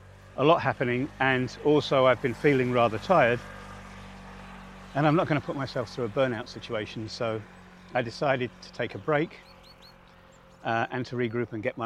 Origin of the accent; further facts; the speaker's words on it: England, United Kingdom; moved away; as an Englishman or a Brit here